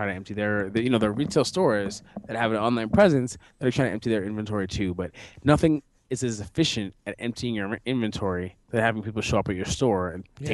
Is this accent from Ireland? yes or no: no; New York, United States; Trust Philadelphians. I'm from New York.